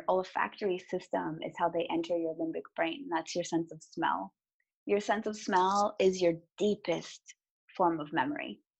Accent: Hollywood, California, United States; I mean, I'm from Hollywood, California.

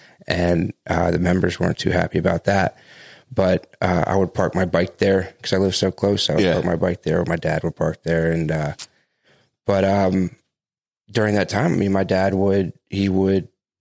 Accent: North Carolina, United States; also born or lived in Delaware; Yeah, so I was born in Delaware. I don't remember any of that, but yeah, we moved to, North Carolina, and I spent most of my childhood, in North Carolina

